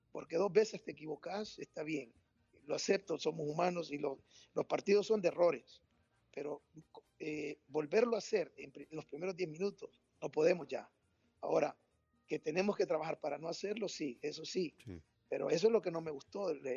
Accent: El Salvador; estamos representando un país como salvadoreño

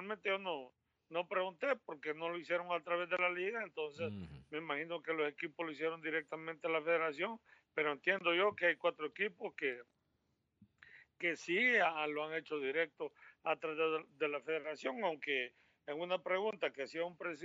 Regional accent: Lima, Peru; No es que llegue yo como limeño y solo por ser limeño quiero un préstamo

